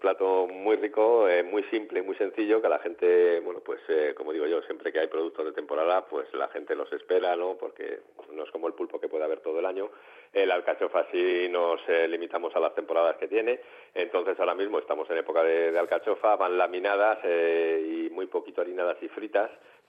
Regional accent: Laredo, Cantabria, Spain; Yo soy de Laredo

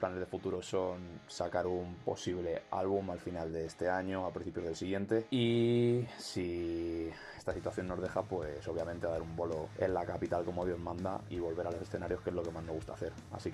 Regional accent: Madrid, Community of Madrid, Spain; somos de Madrid

